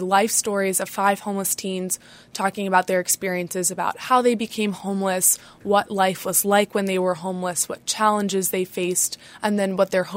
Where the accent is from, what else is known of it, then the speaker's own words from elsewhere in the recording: Springfield, United States; now in Dallas, United States; Yes, I grew up in Springfield.